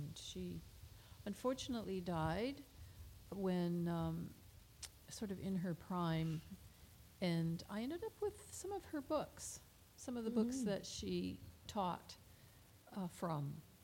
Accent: United States; Now you know I'm American when I say freshman, but first year.

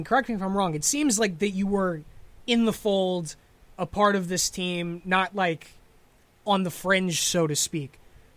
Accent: United States; And as an American going down there, it can be startling

